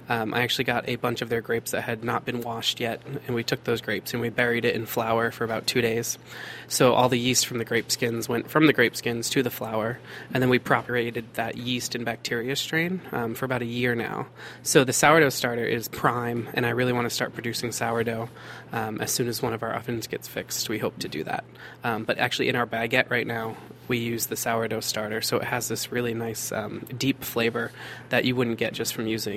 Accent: New Bedford, Massachusetts, United States; So we definitely had the Portuguese influence, especially growing up in New Bedford.

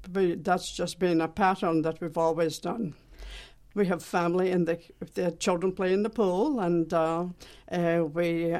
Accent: Scotland, United Kingdom; I came from the Highlands of Scotland, and I was brought up on a farm

